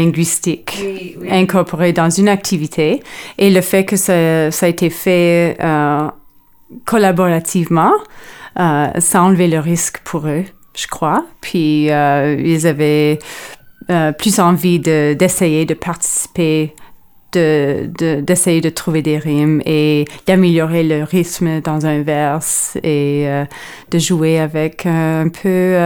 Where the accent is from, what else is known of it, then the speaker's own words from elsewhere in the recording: Ontario, Canada; first language fr; en grandissant en Ontario, ma langue maternelle était le français